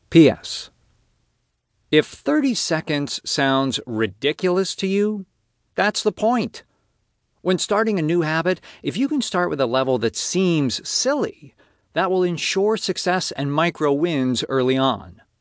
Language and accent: English; Massachusetts, United States; moved away as an adult; also born or lived in Los Angeles, United States; I grew up in Massachusetts, then moved to Los Angeles for college and lived there for a number of years before deciding to travel more.